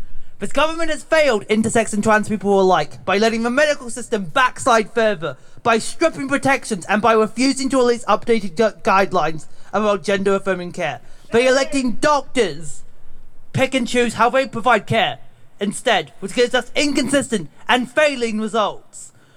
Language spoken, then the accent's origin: English; South Island, New Zealand; and I come from the South Island.